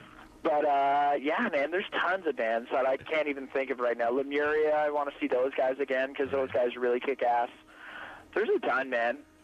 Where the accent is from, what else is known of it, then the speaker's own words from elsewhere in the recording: Canada; it's not because we're Canadian and super proud or something.